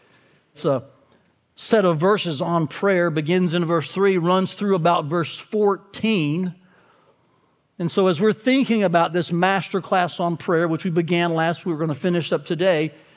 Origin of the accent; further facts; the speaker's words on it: Chattanooga, Tennessee, United States; I grew up in Chattanooga, Tennessee, a place with the beautiful mountains.